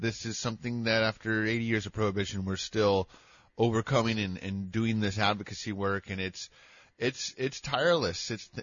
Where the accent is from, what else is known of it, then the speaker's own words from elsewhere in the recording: California, United States; And then I grew up in El Dorado County, which is still dragging its feet and still struggling.